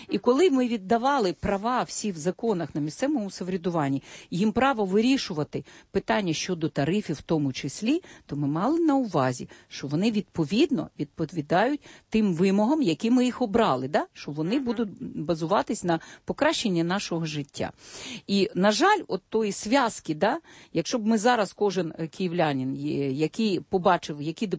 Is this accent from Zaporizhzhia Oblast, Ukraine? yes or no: yes; Zaporizhzhia, Zaporizhzhia Oblast, Ukraine; Там у нас Запоріжжя, я з Запоріжжя, там комунізм.